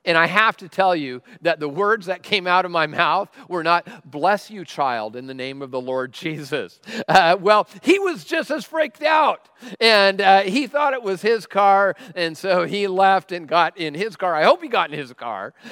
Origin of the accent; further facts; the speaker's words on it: Tacoma, Washington, United States; I am from Tacoma, which means I am tough.